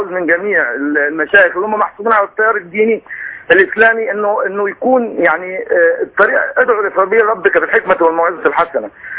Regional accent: Hurghada, Red Sea Governorate, Egypt; من الغردقه.

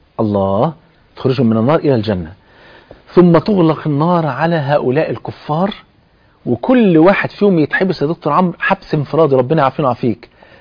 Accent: Egypt; زي ما أنا كده كمصري مثلا بلغة مصر

